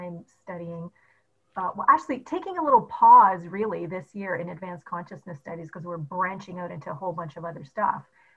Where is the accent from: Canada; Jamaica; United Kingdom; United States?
Canada; Edmonton, Alberta; Was when I was living in Edmonton. And when I grew up in Edmonton, in Alberta, in Canada